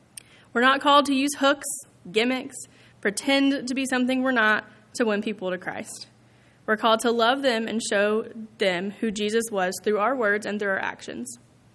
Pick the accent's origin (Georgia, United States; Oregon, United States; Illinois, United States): Georgia, United States; Atlanta; I'm from Atlanta, and I went to college 3 hours south in Tifton, Georgia, Abraham Baldwin Agricultural College, if you've ever heard of it, ABAC for short.